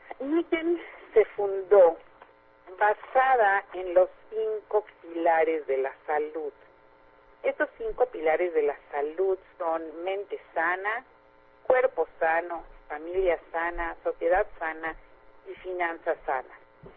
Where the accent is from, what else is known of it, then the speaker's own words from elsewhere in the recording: Mexico; now in Miami, United States; soy de México, pero ahora estoy en Miami